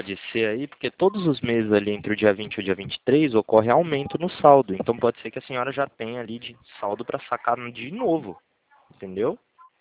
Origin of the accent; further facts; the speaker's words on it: Atibaia, São Paulo, Brazil; Eu sou de Atibaia, aqui de São Paulo.